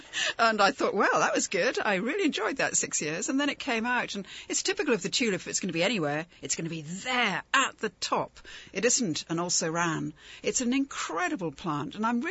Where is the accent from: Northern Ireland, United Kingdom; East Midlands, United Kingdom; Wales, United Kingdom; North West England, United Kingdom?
Wales, United Kingdom; I'm Welsh.